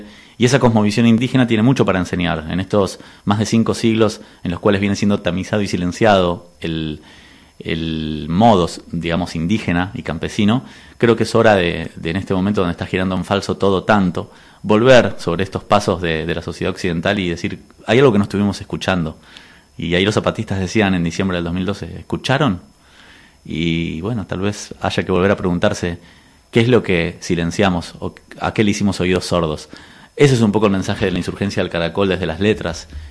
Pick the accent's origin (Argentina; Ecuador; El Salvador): Argentina; yo soy argentino, pero por parte de padre vengo de Ucrania, por parte de madre de Turquía